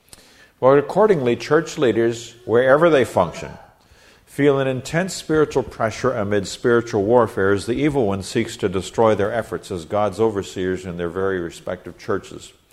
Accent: Nigeria; I grew up in Nigeria, West Africa. My parents are missionaries there, and out there the crying need was for leaders in the church.

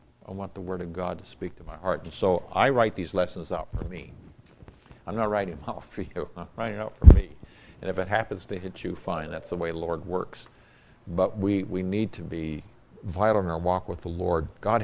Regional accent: Nigeria; I grew up in Nigeria, West Africa. My parents are missionaries there for a number of years.

